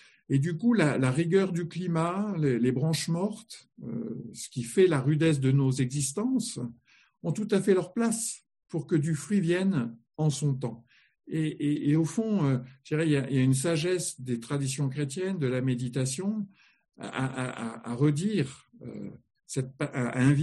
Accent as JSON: {"language": "French", "region": "Grand Est", "country": "France", "said": "Voilà, je suis lorrain, donc je parle des mirabelliers."}